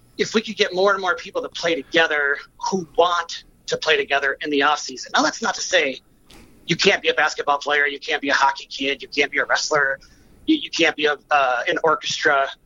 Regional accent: Milwaukee, Wisconsin, United States; I'm from Milwaukee, Wisconsin.

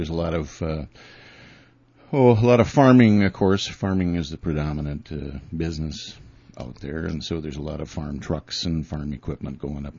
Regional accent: Hector, Minnesota, United States; also born or lived in Glencoe; Glencoe, which is Highway 212 west of the Twin Cities. And my hometown was Hector, actually, but I was born at the hospital in Glencoe.

